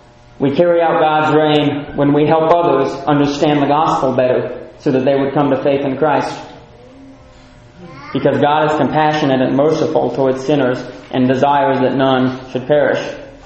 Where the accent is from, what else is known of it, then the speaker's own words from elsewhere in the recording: Philippines; I grew up in the Philippines in a very international community.